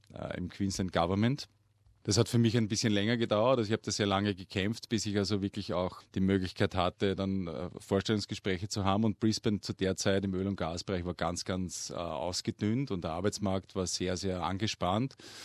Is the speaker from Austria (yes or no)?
yes; Austria; Also was mir als Österreicher natürlich, das muss ich auch dazu sagen, sehr, sehr fehlt, ist natürlich ein Winter mit Schnee.